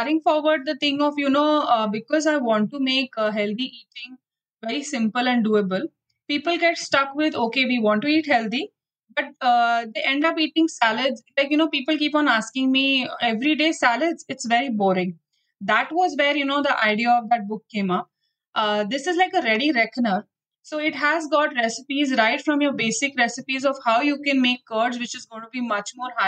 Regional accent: Pune, Maharashtra, India; also born or lived in Mumbai; So I have been born and brought up in Pune. And I have studied in St. Joseph's High School and then moved on to doing my home science in SNDT. And then I moved to Bombay and I did my post-graduation there.

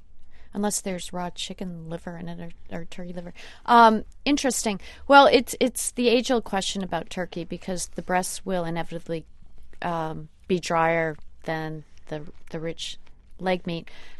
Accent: New England, United States; seeing where I'm from New England, and it is a part of our history.

